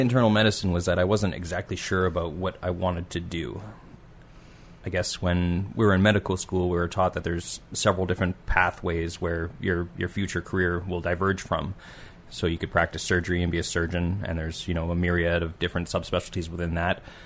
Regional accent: Winnipeg, Manitoba, Canada; born there; So originally I was born in Winnipeg, Canada.

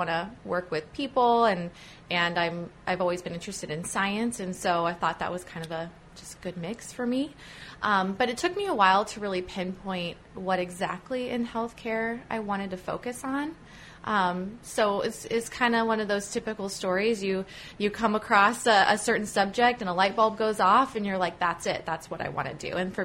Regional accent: Kansas, United States; I actually am from the Midwest. So I grew up in Southwest Kansas and I went to school at Kansas State University.

